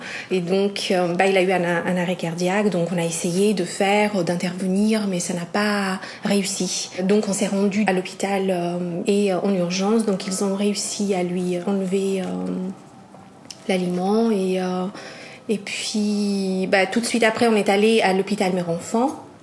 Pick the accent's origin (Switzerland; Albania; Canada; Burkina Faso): Albania; now in France; Moi, je viens d'Albanie. Je suis née, j'ai grandi là-bas, mais ça fait quand même 23 ans que je suis en France.